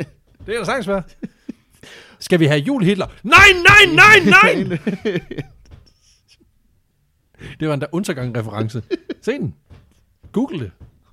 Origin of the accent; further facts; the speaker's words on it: Region of Southern Denmark, Denmark; Mit tysk er heller ikke så godt, når man tænker, selvom jeg er vokset op i Sønderjylland.